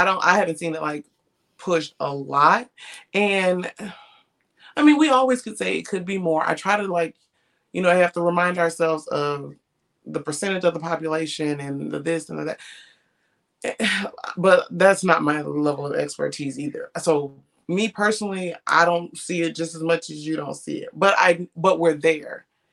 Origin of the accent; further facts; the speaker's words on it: Augusta, Georgia, United States; I didn't grow up a baseball fan. Mm-hmm. I'm from Augusta, Georgia, and we have the Augusta Green Jackets, but baseball was not pushed in the community at all.